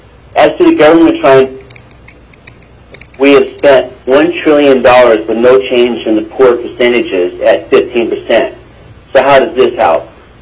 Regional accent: Lazy Mountain, Alaska, United States; I'm from Lazy Mountain, Senator Dyson's district, and I'm speaking for myself.

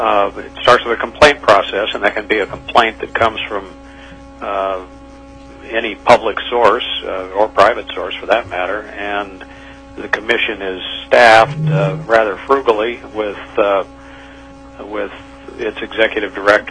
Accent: Fairbanks, Alaska, United States; I was born here in Fairbanks many years ago, grew up here, attended college out of state, worked out of state, spent a year in Europe, came back in 1976

